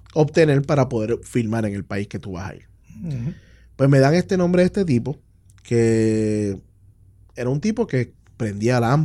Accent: Puerto Rico; Porque uno como puertorriqueño muchas veces minimiza ideas.

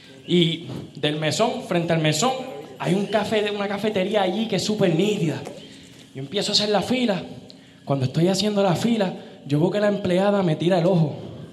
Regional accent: Arecibo, Puerto Rico; yo soy de Arecibo, yo hablo español. Y, hacho, yo llegué aquí en caballo, tú tranquila. Yo arrastro la eje y te digo eje.

